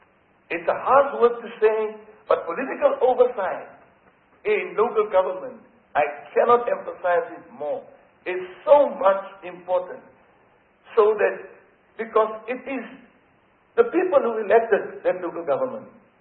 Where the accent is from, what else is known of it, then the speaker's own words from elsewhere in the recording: Northern Cape, South Africa; and I'm from the Northern Cape.